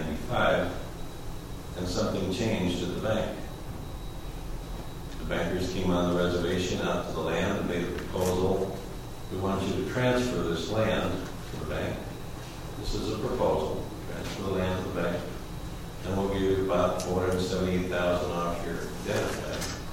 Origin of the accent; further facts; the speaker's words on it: Rapid City, South Dakota, United States; from Rapid City, South Dakota